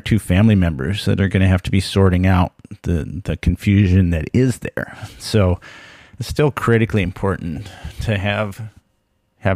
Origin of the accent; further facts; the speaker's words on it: Minnesota, United States; the estate of … from my home state of Minnesota